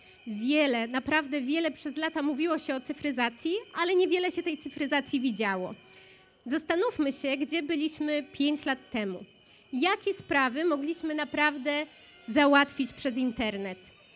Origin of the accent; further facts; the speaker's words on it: Lubusz Voivodeship, Poland; w województwie lubuskim, w województwie, w którym się urodziłam, w którym spędziłam pierwsze lata mojego życia.